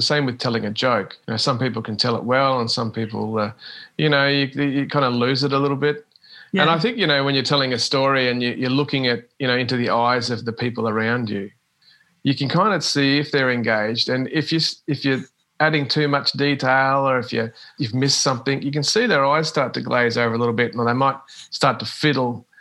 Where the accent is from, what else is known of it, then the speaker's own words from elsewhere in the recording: Launceston, Tasmania, Australia; also born or lived in Queensland / Northern Territory; And I came back here when I was a couple of months old. And, yeah, Launceston's been my hometown all my life pretty much. Mm. I've lived elsewhere, Queensland for a couple of years and the Northern Territory for a few years. But, I'll always call Launceston my hometown.